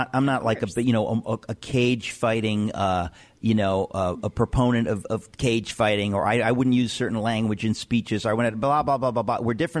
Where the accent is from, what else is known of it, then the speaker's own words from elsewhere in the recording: New York, United States; because I'm a New Yorker.